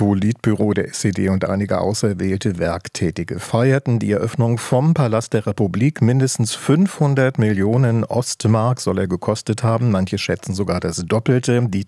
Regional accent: Berlin, Germany; ich bin in West-Berlin aufgewachsen

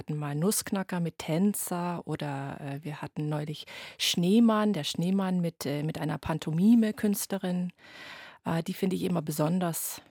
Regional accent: New York City, New York, United States; Aber auch in New York City, wo ich groß geworden bin, gab es sehr viel von der modernen Tanzszene mit Live-Musik.

